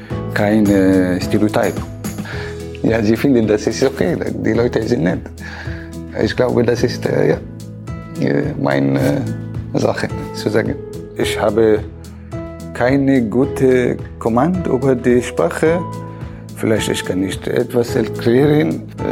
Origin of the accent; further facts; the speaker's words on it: Egypt; first language Arabic; German is a second language; moved away as an adult; now in Hamburg, Germany; ich bin 35 Jahre alt, ich komme aus Ägypten. Ich bin in Deutschland ein bisschen mehr als ein Jahr. Ich wohne in Harburg